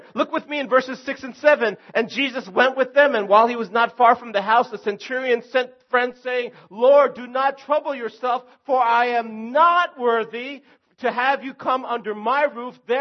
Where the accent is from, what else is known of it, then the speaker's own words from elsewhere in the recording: New York, United States; also born or lived in Chicago / down south; I've lived in Chicago. I've lived down south. I grew up in New York, New Jersey area.